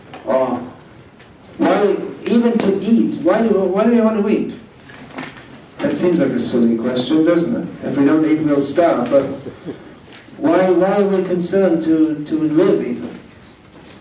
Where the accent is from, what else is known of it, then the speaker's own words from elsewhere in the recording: England, United Kingdom; I'm from England.